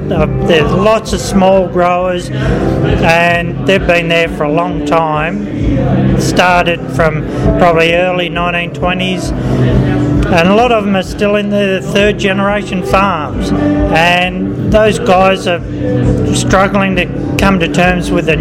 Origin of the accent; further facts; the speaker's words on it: Adelaide, South Australia, Australia; I don't come from Griffith, I came from Adelaide.